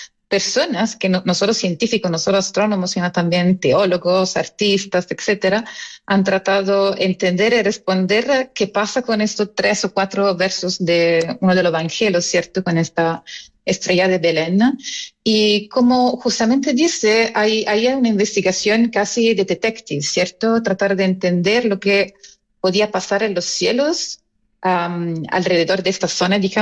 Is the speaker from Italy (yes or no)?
yes; Italy; ahí soy italiana y tengo que meterlo